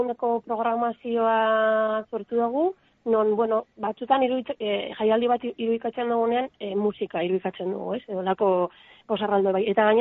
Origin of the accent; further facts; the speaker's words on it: Balmaseda, Basque Country, Spain; also born or lived in Zeberio; nik bebai, Balmasiakoa naiz, baina 10 urte Zeberion bizi izan naiz.